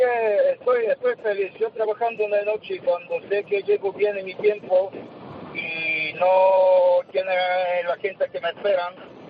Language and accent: Spanish; Sofia, Sofia City, Bulgaria; now in Spain; esta Navidad te voy a pasar con mi familia en Bulgaria. Yo soy de Sofía.